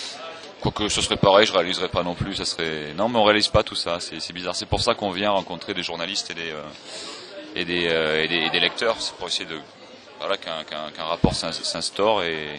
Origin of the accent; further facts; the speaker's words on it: Marseille, Provence-Alpes-Côte d'Azur, France; donc je dis que je suis de Marseille, etc.